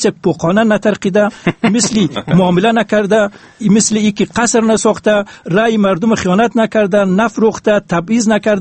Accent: Afghanistan

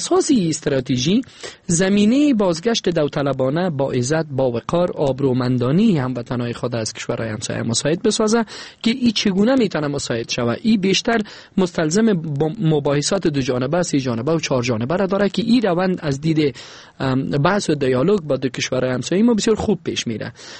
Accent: Afghanistan; ما در داخل افغانستان به عنوان یک افغان

